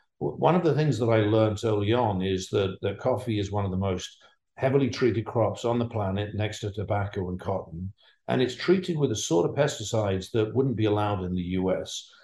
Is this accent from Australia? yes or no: no; England, United Kingdom; and I'm English, and I was a tea drinker, and I never drank coffee.